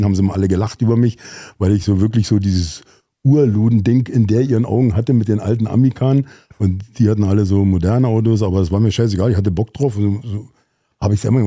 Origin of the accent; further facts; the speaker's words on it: eastern Germany, Germany; moved away as an adult; ich bin ja Ossi